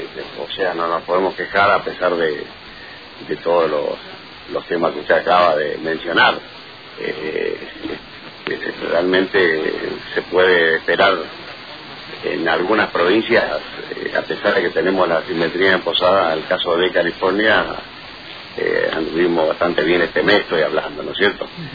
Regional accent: Argentina; A mí como argentino me preocupa

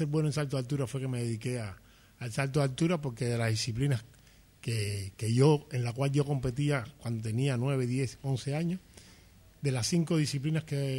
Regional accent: Matanzas, Cuba; Yo soy de Matanzas, de la provincia de Matanzas.

